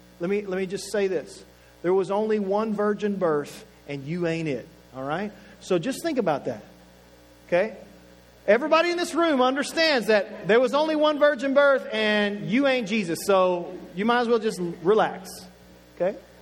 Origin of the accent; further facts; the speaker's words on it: Oklahoma, United States; I'm from Oklahoma, so I'm going to say it like this.